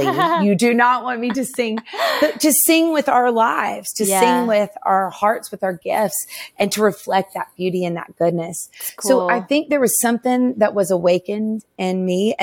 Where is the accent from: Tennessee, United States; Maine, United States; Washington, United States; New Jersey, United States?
Tennessee, United States; Nashville; I'm in Nashville. I grew up in Nashville.